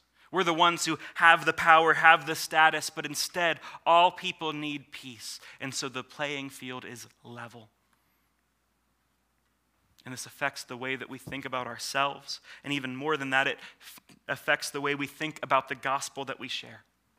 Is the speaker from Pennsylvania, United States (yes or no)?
yes; Pittsburgh, Pennsylvania, United States; Well, I am an American. I'm a Pittsburgher.